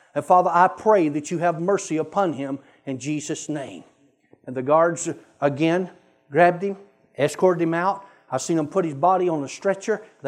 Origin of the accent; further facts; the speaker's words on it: Columbus, Georgia, United States; now in Broken Arrow, United States; God was having me do something in my hometown one time in Columbus, Georgia, when I lived there. Now we're in Broken Arrow, Oklahoma.